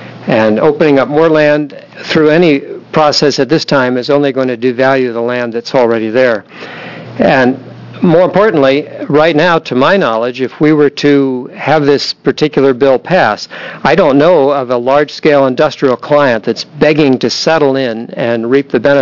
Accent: Newburg, United States; I'm from Newburg, and that would be your district, Representative Thatcher

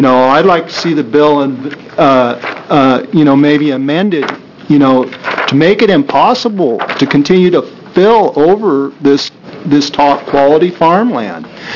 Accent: Oregon, United States; I'm from Yamhill County. I operate a 800-acre diversified farm adjacent to Riverbend Landfill.

